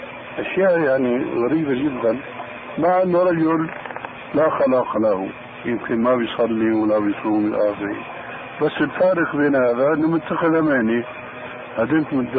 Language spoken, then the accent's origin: Arabic; Damascus, Damascus Governorate, Syria; قالوا لي ناس عندنا في دمشق